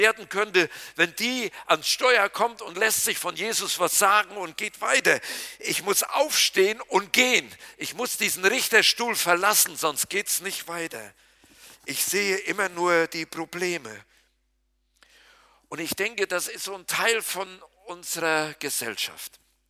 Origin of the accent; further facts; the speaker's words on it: North Rhine-Westphalia, Germany; Bei uns im Siegerland, in der Gemeinschaftsbewegung, wo ich groß geworden bin